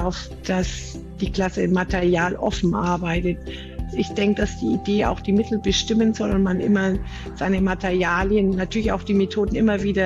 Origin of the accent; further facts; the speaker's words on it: Fürth, Bavaria, Germany; Ich bin also in Fürth aufgewachsen.